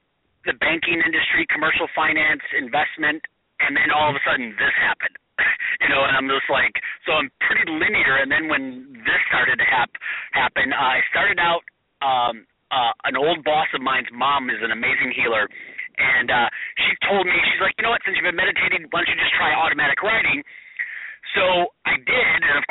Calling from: California, United States; I am in sunny California.

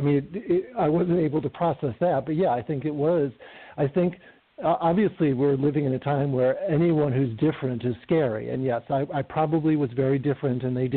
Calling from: Palm Springs, California, United States; I'm in Palm Springs, California.

